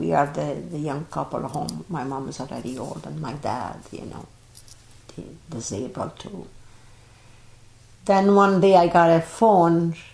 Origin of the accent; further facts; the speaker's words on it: Portugal; English is a second language; now in Canada; Yes, the house you have is people from close, probably an hour away from my hometown.